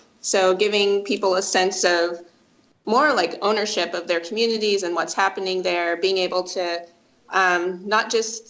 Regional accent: Missouri, United States; now in New York City, United States; I first got my interest in farming when I moved to New York City, which is ironic because I'm originally from Missouri and grew up in small rural agricultural towns.

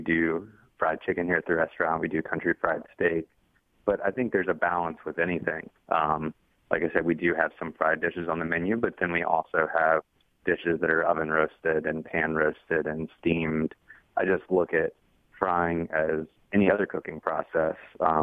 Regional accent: North Carolina, United States; Yes, I'm from Caldwell County. It's about an hour and a half west of Charlotte, and my family has been in North Carolina. I'm the seventh generation of my family in North Carolina, so I have very strong ties to the state.

